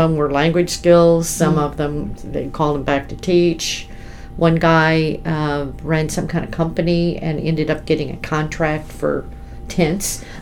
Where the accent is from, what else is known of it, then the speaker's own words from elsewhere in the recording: Illinois, United States; I'm from Illinois. He's a Cajun from Louisiana.